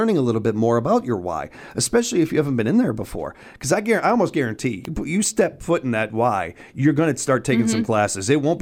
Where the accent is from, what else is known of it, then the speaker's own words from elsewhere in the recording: Chicago, Illinois, United States; As a kid growing up in Chicago, I've seen a lot of buildings go up. And I'm telling you, that building could go right in downtown Chicago and nobody would blink an eye.